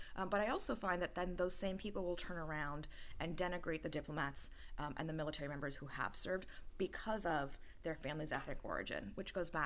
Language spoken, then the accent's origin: English; Staten Island, New York, United States; And my hometown, Staten Island, lost 50% of the first responders on the island because they went immediately to help in Manhattan.